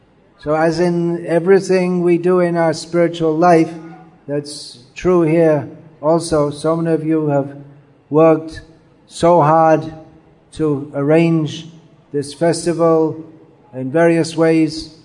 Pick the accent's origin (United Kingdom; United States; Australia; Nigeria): United Kingdom; England; born there; because I was born in England